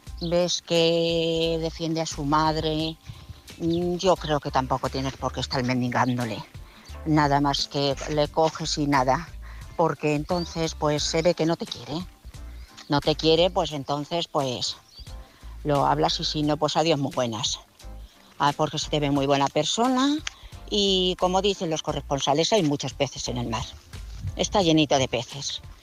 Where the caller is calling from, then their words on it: Madrid, Community of Madrid, Spain; de Madrid.